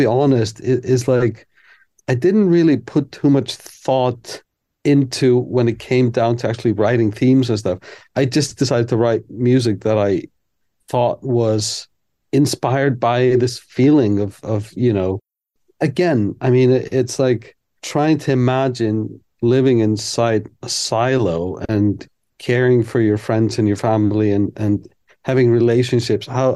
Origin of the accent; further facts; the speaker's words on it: Iceland; English is a second language; I mean, she is half Swedish, half English, and I'm from Iceland. And so there's the Scandinavian connection.